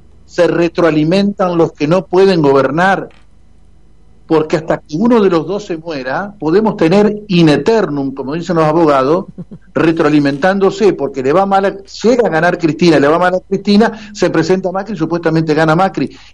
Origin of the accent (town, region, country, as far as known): Argentina